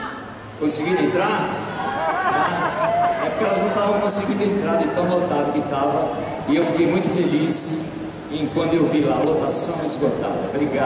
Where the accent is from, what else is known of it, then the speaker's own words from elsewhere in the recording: São Paulo, Brazil; Vocês sabem que eu nasci no bairro do Belenzinho. É pertinho daqui, não é?